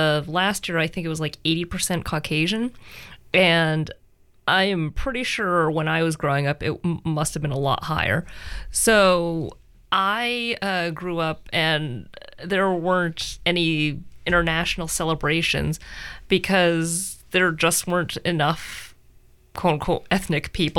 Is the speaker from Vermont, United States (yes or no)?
no; Salem, Oregon, United States; I grew up in Salem, Oregon, just an hour south of Portland, and it is very white.